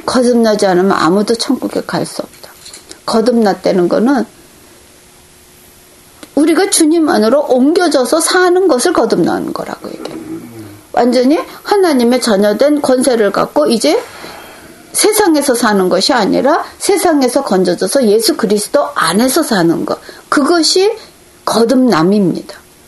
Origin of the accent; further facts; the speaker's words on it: South Korea; moved away; 제가 아무리 외국 생활을 오래 해도 어려서 한국에서 자랐다는 거는